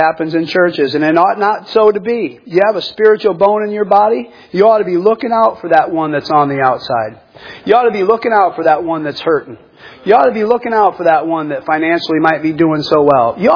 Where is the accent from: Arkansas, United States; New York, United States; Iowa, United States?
Iowa, United States; And of all things, he was born down in Iowa. I'm from Iowa.